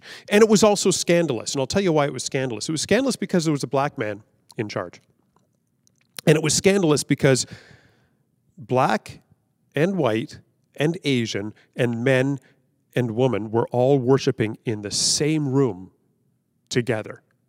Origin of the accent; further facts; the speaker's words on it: Toronto, Ontario, Canada; For me, I grew up in Toronto, and I have to say Toronto is a wonderfully multi-ethnic city.